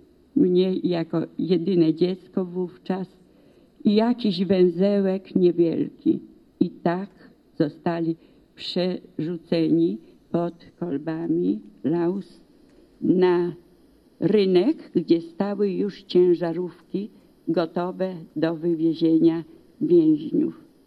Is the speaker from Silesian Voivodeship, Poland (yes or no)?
no; Tarnogród, Lublin Voivodeship, Poland; born there; Urodziłam się nie w obozie koncentracyjnym, tylko jeszcze w mojej ojczyźnie, w Tarnogrodzie, w kwietniu 2001 roku.